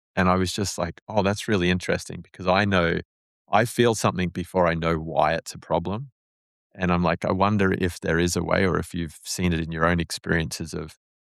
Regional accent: Australia; growing up in Australia as a young lad, we didn't talk a lot about our feelings.

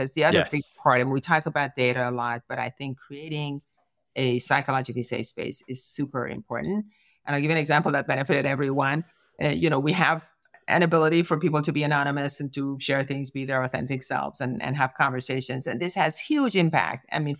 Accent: California, United States; And then after I left the organization to come back to my home state in California, it started unraveling

